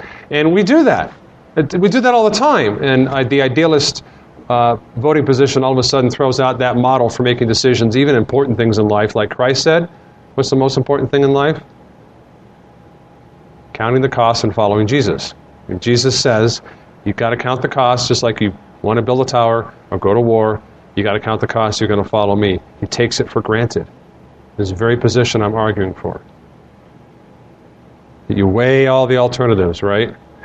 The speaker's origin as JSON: {"language": "English", "country": "United States", "said": "I'm an American. Not as though Americans are inherently better than Russians or Polish people."}